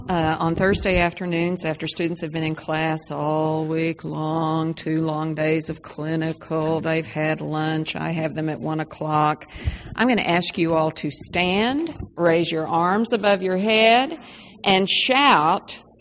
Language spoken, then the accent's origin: English; Texas, United States; accent: Texas; If you have difficulty with my Texas accent, stop me afterwards and I'll do the interpretation for you a little bit better.